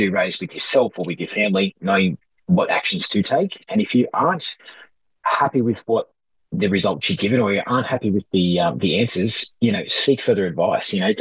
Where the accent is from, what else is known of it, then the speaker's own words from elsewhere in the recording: Australia; as an Australian, we become so stubborn as well.